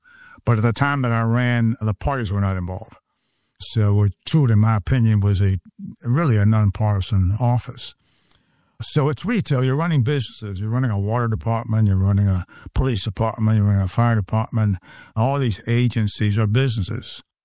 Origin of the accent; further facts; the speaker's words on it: Tampa, Florida, United States; Agriculture is not as big a thing as it was when I was growing up in Tampa